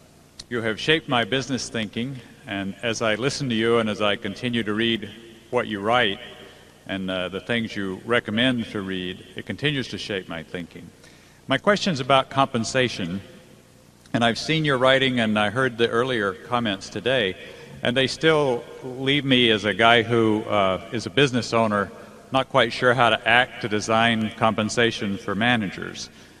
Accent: Menlo Park, California, United States; I'm from Menlo Park, California.

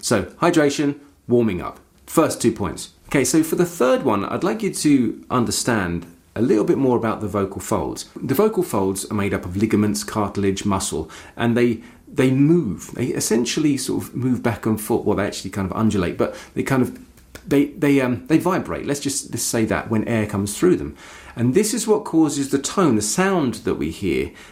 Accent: London, United Kingdom; I am from London, and I often have a vocal onset which is stop, start very quickly.

